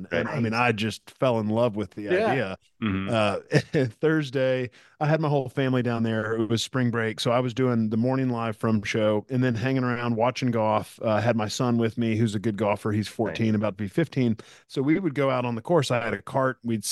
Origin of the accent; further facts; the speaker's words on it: Texas, United States; also born or lived in Nashville, United States; I grew up in Texas and dad changed careers kind of at 38 years old, went back to school and got his PhD at Vandy. So we spent a bunch of years in Nashville